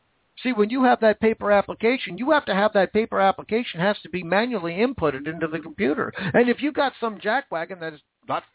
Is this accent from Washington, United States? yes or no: yes; Vancouver, Washington, United States; I grew up in Vancouver, Washington, right across the river from Portland, Oregon, the Columbia River.